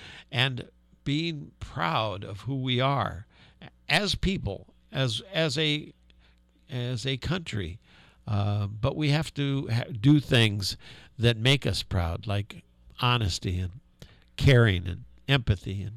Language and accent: English; South Bend, Indiana, United States; And I was raised in South Bend, Indiana. My high school was about 30% African American.